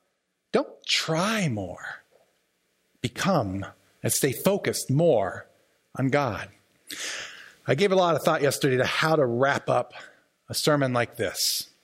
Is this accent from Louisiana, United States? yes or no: no; Maryland, United States; And I'm from Maryland, where firearms are hard to get. And then I moved up here